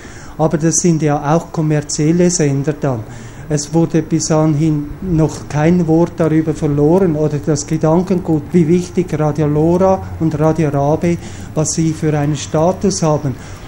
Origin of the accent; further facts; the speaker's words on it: Switzerland; ich komme auch aus der Schweiz von Radio Rabe.